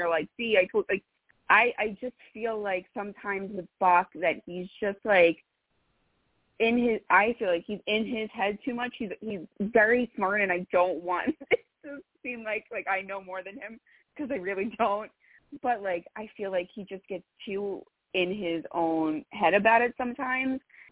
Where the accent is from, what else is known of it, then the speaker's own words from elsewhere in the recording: Long Beach, New York, United States; Well, as you noticed with my 516 number, I am not from Queens. I grew up on Long Island, in Long Beach, actually.